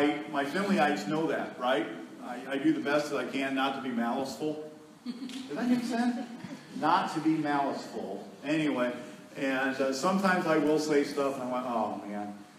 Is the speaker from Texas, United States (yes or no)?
no; Findlay, Ohio, United States; Also growing up in Findlay, there's a large gay community in Findlay, Ohio, to the point that I learned how to recognize it.